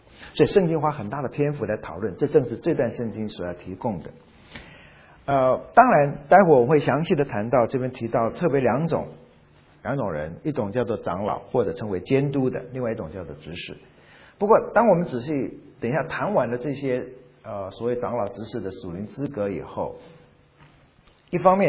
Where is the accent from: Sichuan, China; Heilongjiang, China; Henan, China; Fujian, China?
Fujian, China; 才发现我是福建人，我们福建人有一种规矩，就是现在我们已经不照规矩了，你得有了孙子才可以留胡子